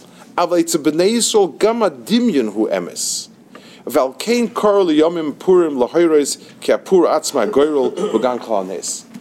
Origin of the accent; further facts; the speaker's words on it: New York City, New York, United States; I grew up in Lower East Side, the other side of the river, and it was pretty much a very down. It was down the hills neighborhood.